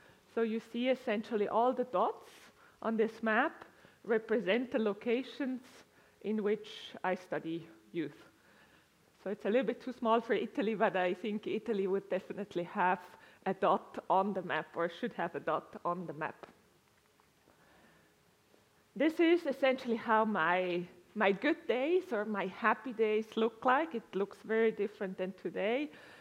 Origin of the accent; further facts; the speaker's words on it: Colombia; also born or lived in Switzerland; now in United States; I grew up in Colombia, in Latin America, just for way of background. I then studied in Switzerland. I'm a psychologist by training, and I have been living and working in the United States for quite a long time.